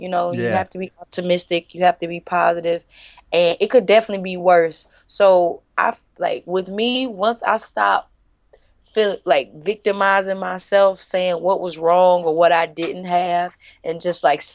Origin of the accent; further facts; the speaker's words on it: United States; I'm from the States, people in other countries